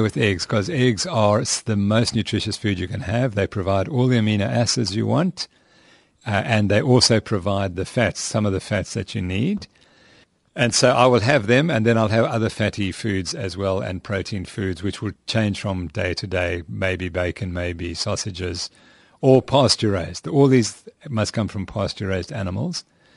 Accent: England, United Kingdom; at least where I come from, because I'm from England

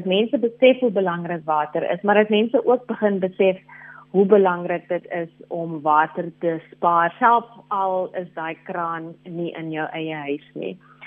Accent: Northern Cape, South Africa; ek is oorspronklik van die Noord-Kaap en daar, jy weet, sit ons met bitter min water in dele van die Noord-Kaap.

